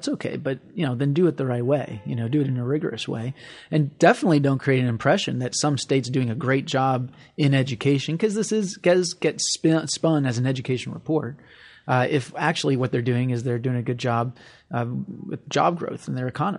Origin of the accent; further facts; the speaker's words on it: Missouri, United States; now in Maryland, United States; I mean, I grew up in Missouri. I live in Maryland and I work in the District of Columbia.